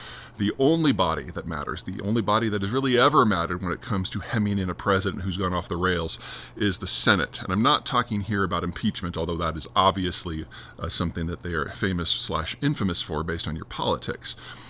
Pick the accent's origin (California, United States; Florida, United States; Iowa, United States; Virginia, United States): Iowa, United States; the person to watch is the senator from my home state, Iowa, Chuck Grassley.